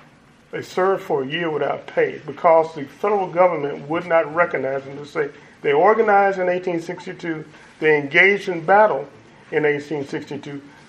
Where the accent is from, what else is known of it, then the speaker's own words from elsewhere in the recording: Arkansas, United States; And I say that because I'm from Arkansas.